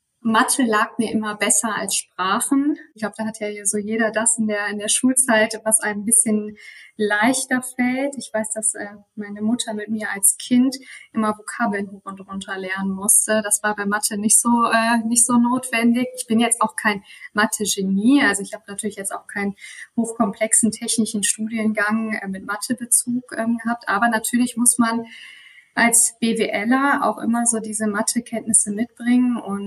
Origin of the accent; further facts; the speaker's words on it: Rhineland-Palatinate, Germany; Ich bin in der Eifel aufgewachsen. Wem das nicht sagt, das ist so die Region in Rheinland-Pfalz, die etwas ländlicher ist.